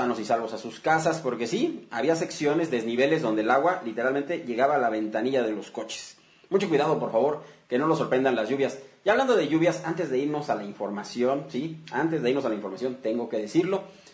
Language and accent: Spanish; Mexico; todos somos mexicanos y tenemos que echarnos la mano en los momentos de crisis